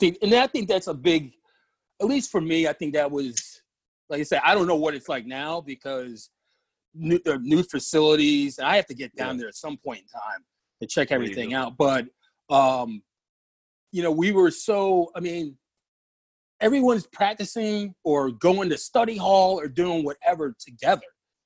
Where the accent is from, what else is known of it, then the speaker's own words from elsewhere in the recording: Syracuse, New York, United States; I took advantage of the fact that I grew up in Syracuse, and it was surrounded by Syracuse lacrosse, basketball, and football.